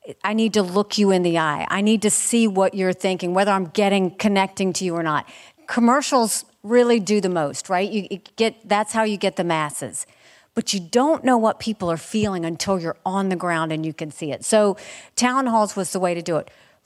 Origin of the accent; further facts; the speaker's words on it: United States; But at the end of the day, I'm an American, and I get the right to choose who I'm going to vote for.